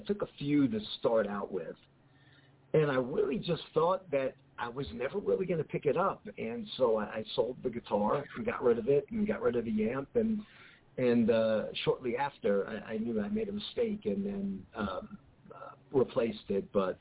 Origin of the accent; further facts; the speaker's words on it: Long Island, New York, United States; also born or lived in Seattle; now in Las Vegas, United States; So I'm originally from New York. I am a Long Islander.